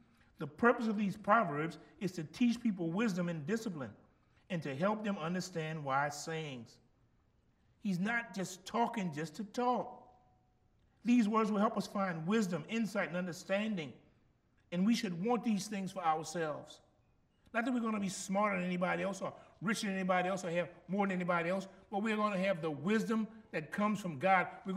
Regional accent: Gramercy, United States; And growing up in Gramercy, you know what they taught me? My uncles used to teach me.

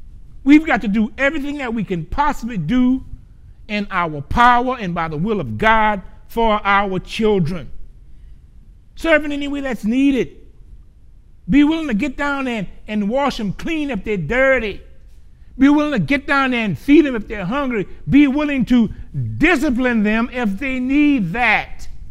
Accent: Gramercy, Louisiana, United States; There was a guy, you know, I grew up in Gramercy.

